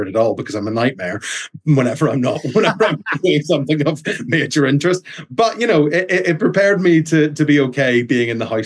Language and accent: English; Belfast, Northern Ireland, United Kingdom; So I grew up in Belfast